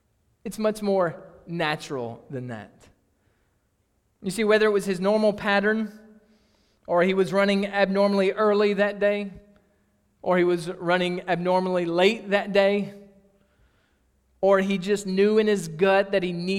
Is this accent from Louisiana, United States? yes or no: yes; Eunice, Louisiana, United States; I grew up in Eunice. My grandparents lived in Gina.